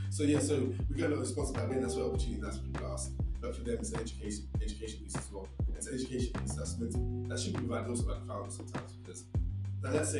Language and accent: English; Barking, London, United Kingdom; I'm from Barking, I'm from Gascoigne Barking